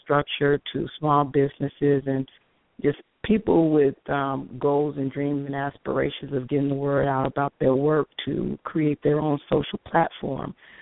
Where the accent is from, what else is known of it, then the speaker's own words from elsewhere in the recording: Chicago, Illinois, United States; Yeah, I am actually local, so I'm from the Chicagoland area, and I went to Columbia College Chicago